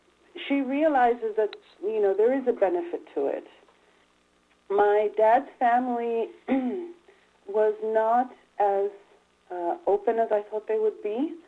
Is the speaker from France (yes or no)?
no; Australia; also born or lived in Europe; and I was born in Australia and spent, part of my youth in Europe.